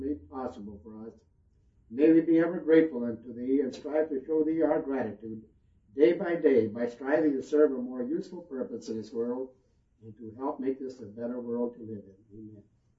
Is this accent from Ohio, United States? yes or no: yes; Akron, Ohio, United States; born there; That's where I was raised at. I was born in Akron, and my father being a minister, the three older boys, including me, we started getting kind of rotten in Kenmore.